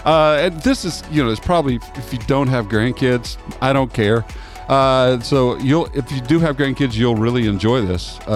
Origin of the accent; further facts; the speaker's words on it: Kansas City, Missouri, United States; No, we love the Kansas City Chiefs. Boo. I grew up in Kansas City.